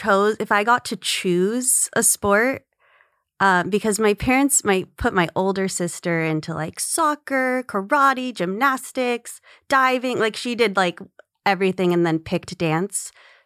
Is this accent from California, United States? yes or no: yes; Agoura Hills, California, United States; Yeah, I grew up in Agora. Do you know the valley?